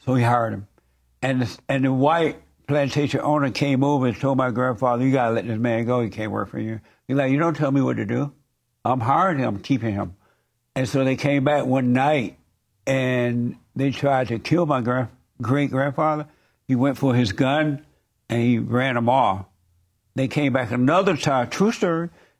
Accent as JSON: {"language": "English", "region": "Alabama", "country": "United States", "said": "I'm from Alabama, man."}